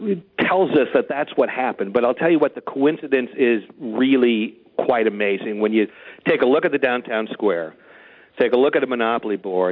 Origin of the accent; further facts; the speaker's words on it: Macomb, Illinois, United States; I was spending a lot of time in Macomb, back in my hometown here, during hiatuses